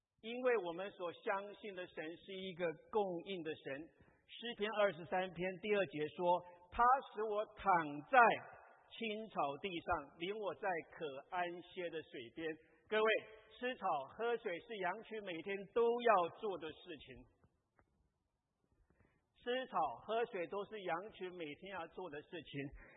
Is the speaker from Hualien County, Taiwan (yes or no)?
yes; Hualien, Hualien County, Taiwan; 我六月份的时候我在台湾，我在我的家乡花莲住了一个月的时间